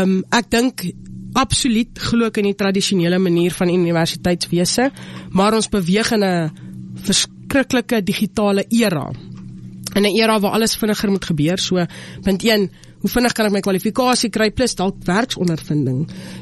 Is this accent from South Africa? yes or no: no; Stampriet, Hardap, Namibia; moved away as an adult; ek is gebore in Stampriet of in Mariental Stampriet area groot geword, gematrikuleer by Almatan